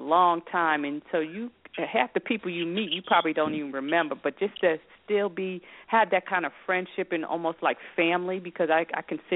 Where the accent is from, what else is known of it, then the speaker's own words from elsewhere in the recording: New York, United States; He and his family lived next door to us when we were growing up in New York, and his mom and my dad actually went to high school together.